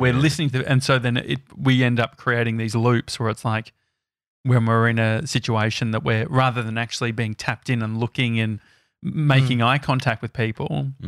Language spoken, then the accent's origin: English; Endeavour Hills, Victoria, Australia; Like I grew up in Endeavour Hills and stuff like that.